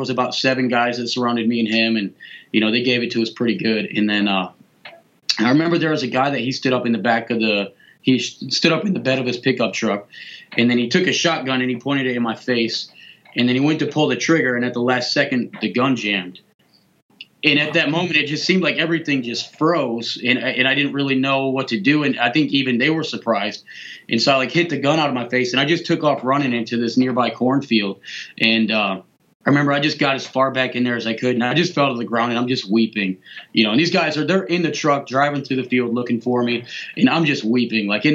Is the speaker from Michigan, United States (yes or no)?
yes; Flint, Michigan, United States; So growing up in Flint, we grew up in an all-black community. We were the only white family in our entire church.